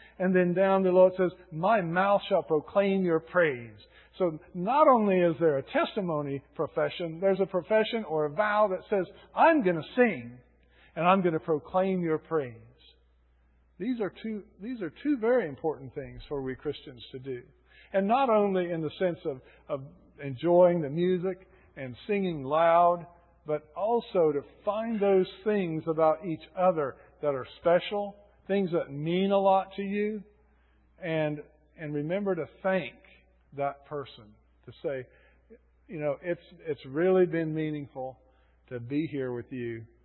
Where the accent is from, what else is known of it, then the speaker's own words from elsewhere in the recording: Silver City, New Mexico, United States; I came from Silver City, New Mexico, to go to Vanderbilt.